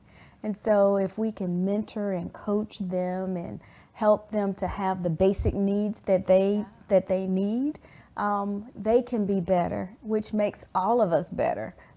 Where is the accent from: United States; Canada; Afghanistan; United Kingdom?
United States; Alabama; I grew up in Alabama and always trying to, you know, be the best, do more, fit in.